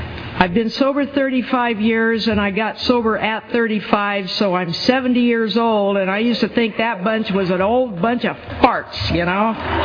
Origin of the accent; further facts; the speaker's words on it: Springville, California, United States; I was born and raised in Springville